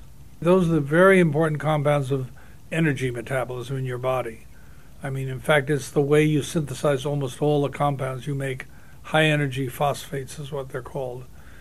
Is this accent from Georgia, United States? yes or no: no; New York City, New York, United States; born there; I was born in Manhattan, yeah.